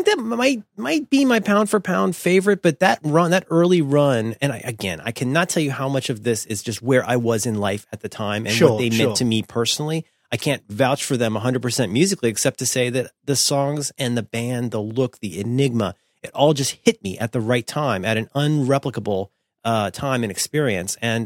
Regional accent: Florida, United States; growing up in Florida, not having a lot of dough and being mostly exposed to things like FM radio

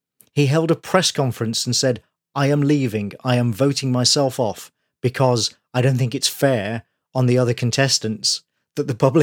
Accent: United Kingdom; especially me being a Brit

